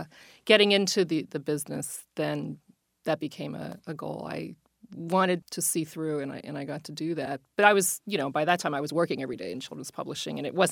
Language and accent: English; Pittsburgh, Pennsylvania, United States; You know, I grew up in Pittsburgh. I hadn't seen a beach when I was a little kid.